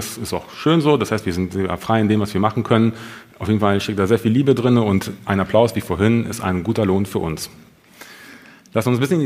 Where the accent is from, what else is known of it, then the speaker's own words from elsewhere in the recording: Kiel, Schleswig-Holstein, Germany; in Kiel, wo ich herkomme.